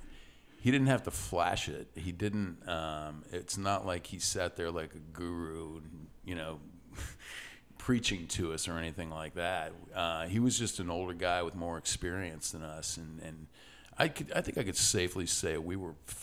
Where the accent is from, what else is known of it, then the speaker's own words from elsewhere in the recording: Florida, United States; moved away as an adult; also born or lived in Boston / Los Angeles; I never really adjusted to that after growing up in Florida, and every time I went out there I had a blast. So finally I just bit the bullet and moved to LA.